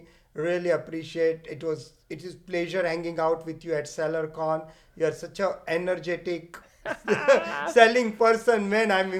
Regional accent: India; moved away as an adult; now in United States; I immigrated from India. I grew up in India. I always say India is my mother, US is my father.

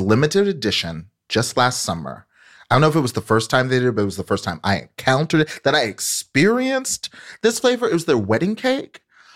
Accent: Texas, United States; because I grew up in North Texas where football, is just a really important part of culture.

